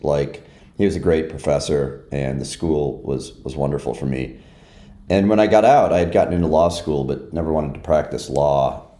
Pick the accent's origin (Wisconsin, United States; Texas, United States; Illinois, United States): Illinois, United States; Chicago; And I'm from Chicago. So if you're from Chicago, you know folks who did that, because back then it was probably employed 40,000 traders.